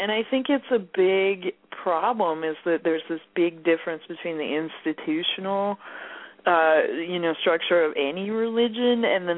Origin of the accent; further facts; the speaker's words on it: California, United States; You know, I'm super liberal. I'm from the Bay Area.